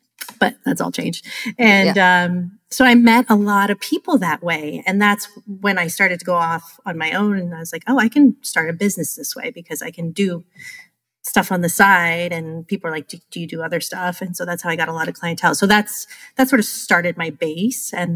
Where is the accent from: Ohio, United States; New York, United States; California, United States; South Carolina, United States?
California, United States; now in Rhode Island, United States; when I first moved here 20 years ago, I'm originally from California, I started working for a local newspaper, the business newspaper.